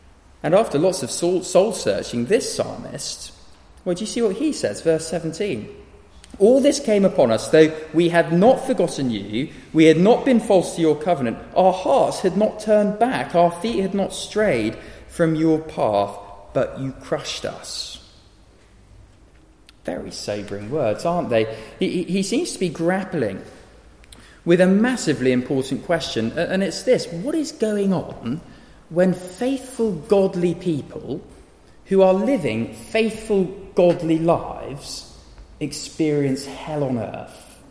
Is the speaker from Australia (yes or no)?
no; United Kingdom; It's a funny thing being a Brit in the summer, isn't it?